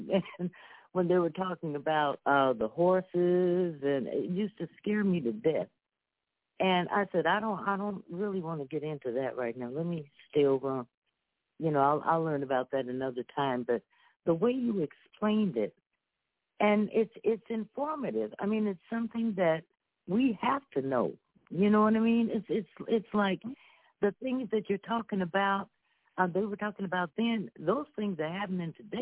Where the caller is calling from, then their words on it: Diamond Bar, California, United States; I'm calling from Diamond Bar, California.